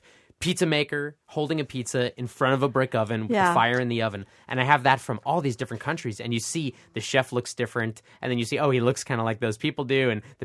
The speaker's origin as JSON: {"language": "English", "region": "New York", "country": "United States", "said": "I live in New York, I'm from the New York area, and the pizza is so good"}